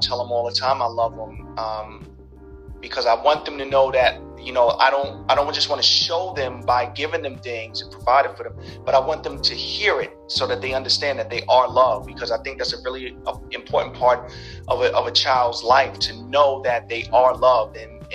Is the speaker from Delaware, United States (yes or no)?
no; New York, United States; But growing up in New York in that time, I mean, it was a little rough, you know.